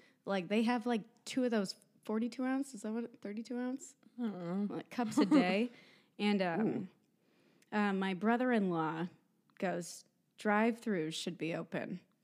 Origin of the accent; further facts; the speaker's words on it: Michigan, United States; Yeah, my dad, I'm from Michigan.